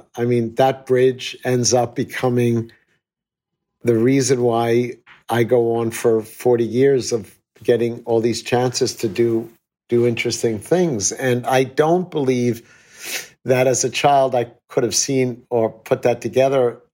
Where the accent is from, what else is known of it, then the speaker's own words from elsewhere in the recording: New York, United States; I was acting as a New Yorker, respecting and demonstrating the values of our great city.